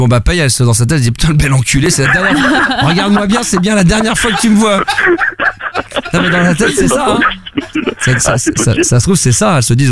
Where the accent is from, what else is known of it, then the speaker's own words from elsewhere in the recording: France; Non mais nous on est des connards. Non, mais nous on est français.